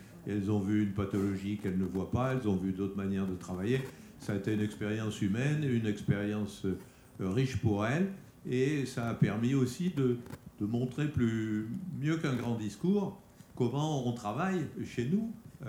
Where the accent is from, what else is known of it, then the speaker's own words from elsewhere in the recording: France; parce que aussi on est français